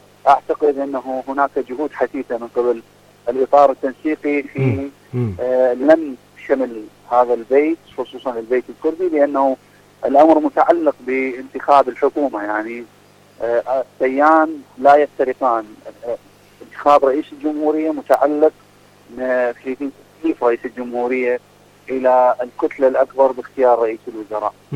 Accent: Iraq; وما زلنا حريصين كعراقيين على أن نبعد البلاد

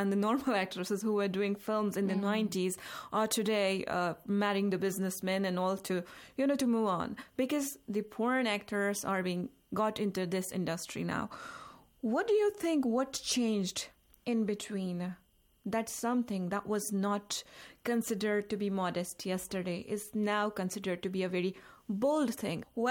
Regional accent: India; Since I'm from India and I was also in the media industry for the past 10 years now

